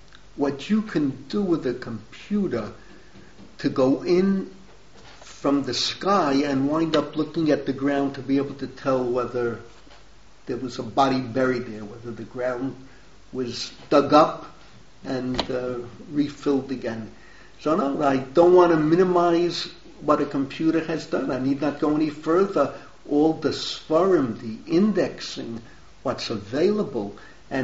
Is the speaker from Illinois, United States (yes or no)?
no; New York, United States; But I grew up in New York. But this is cold compared to the way it is in New York.